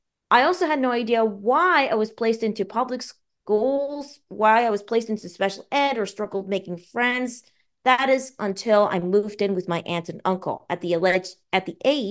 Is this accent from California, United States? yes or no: yes; Sherman Oaks, California, United States; born there; So of course I was born in Sherman Oaks, California, of January 9th, 1995.